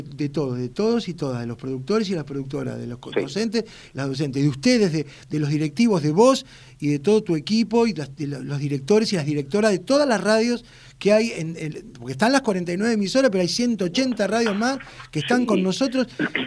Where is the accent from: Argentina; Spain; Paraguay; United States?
Argentina; así somos los argentinos también